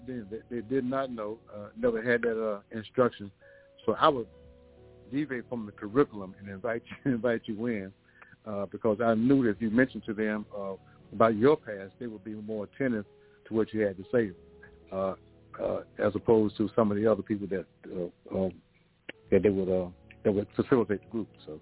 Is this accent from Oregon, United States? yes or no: no; Durham, North Carolina, United States; also born or lived in Winston-Salem; I'm from Durham by way of Winston-Salem.